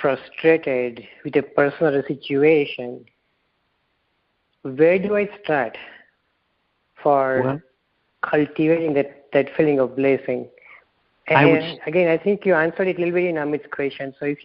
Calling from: Orange, California, United States; I'm calling from Orange, California.

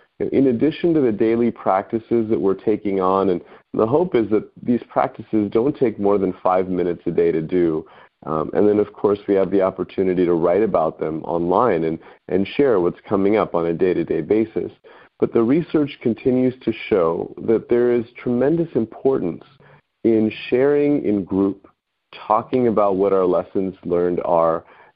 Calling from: Berkeley, California, United States; I'm calling in from Berkeley today

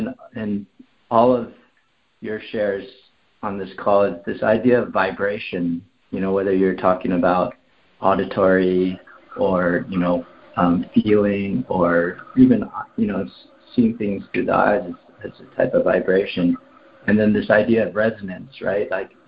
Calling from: Cupertino, California, United States; I'm calling from Cupertino, California.

